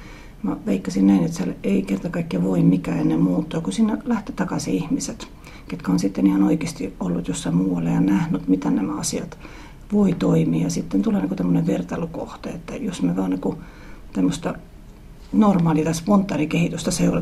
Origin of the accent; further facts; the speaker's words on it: Estonia; Finnish is a second language; moved away as an adult; now in Finland; mä oon syntynyt Virossa, mä oon kasvanut siellä, mä oon saanut koulutuksen siellä. Eli kaikki minussa on virolaista.